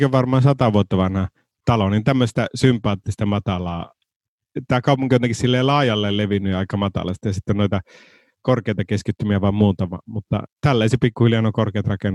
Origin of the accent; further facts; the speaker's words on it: Iisalmi, North Savo, Finland; moved away as an adult; now in Helsinki, Finland; jo Iisalmessa, mistä mä oon kotoisin